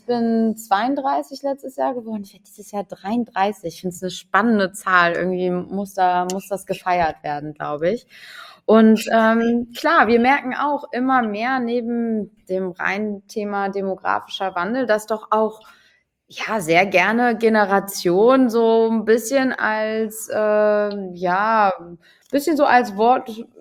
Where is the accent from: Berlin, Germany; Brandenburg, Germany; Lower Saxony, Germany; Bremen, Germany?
Bremen, Germany; Als Bremerin kann man das ja ganz gut immer so teilen, ja.